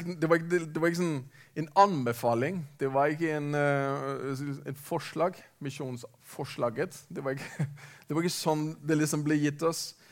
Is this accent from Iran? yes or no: no; Denmark; Norwegian is a second language; now in Norway; Men jeg kommer altså fra Danmark og har bodd i Norge i en snart 20 år